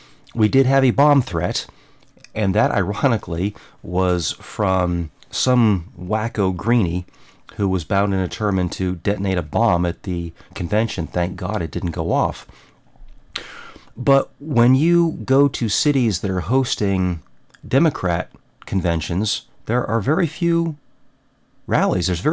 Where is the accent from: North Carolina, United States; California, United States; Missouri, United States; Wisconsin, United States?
North Carolina, United States; Charlotte; I'm from Charlotte.